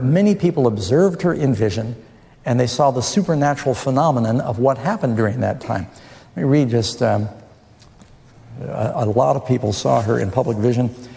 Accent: New York City, New York, United States; I'm very suspicious growing up in New York City, so I want evidence.

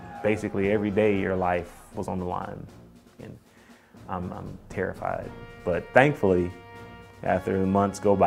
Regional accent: Elmore, Alabama, United States; I was born and raised in Elmore, Alabama.

